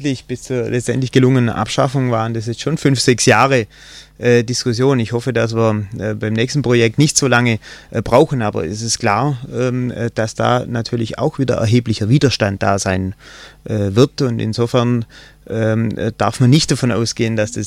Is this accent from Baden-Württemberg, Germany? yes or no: yes; Horgenzell, Baden-Württemberg, Germany; Gemeinderat meiner Heimatgemeinde Horgenzell im Landkreis Ravensburg